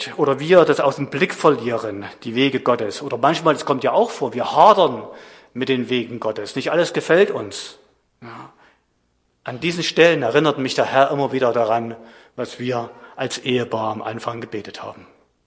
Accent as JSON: {"language": "German", "region": "Saxony", "country": "Germany", "lives_now": "Frankenwald, Germany", "said": "Da kann es dir passieren, du landest im Frankenwald als Sachse."}